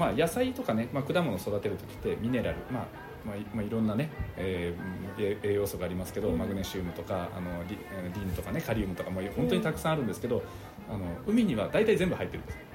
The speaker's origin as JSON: {"language": "Japanese", "region": "Nagasaki", "country": "Japan", "said": "私あの島原半島の方出身なんで"}